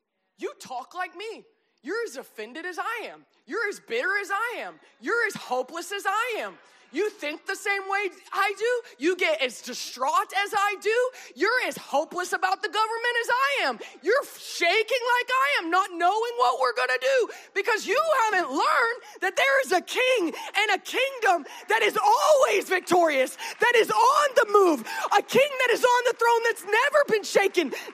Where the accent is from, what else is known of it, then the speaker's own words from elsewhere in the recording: Texas, United States; Now, as a Texan, this is strange behavior. We don't kiss strangers in Texas, okay?